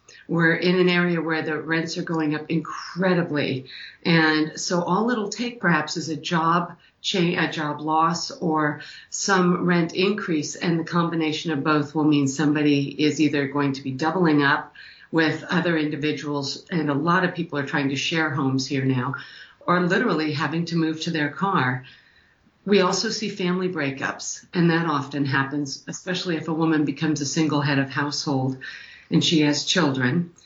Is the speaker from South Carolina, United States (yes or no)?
no; Green Mountain Falls, Colorado, United States; Well, I grew up in Green Mountain Falls, Colorado, a small town up in the Rockies.